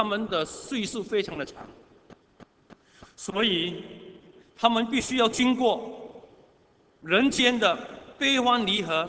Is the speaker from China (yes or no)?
no; Singapore; 我们新加坡人哈，多少岁退休啊？